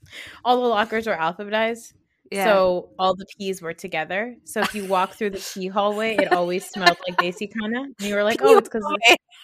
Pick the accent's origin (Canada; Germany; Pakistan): Pakistan; also born or lived in New Jersey; now in United States; I'm Pakistani, don't do Navratri there because it's a Hindu holiday. But my introduction to garba was 1998 when we moved to New Jersey.